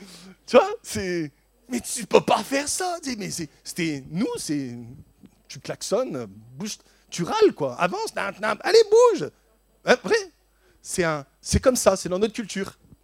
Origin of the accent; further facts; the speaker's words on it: France; Moi, je suis français, je dis mon avis, je râle.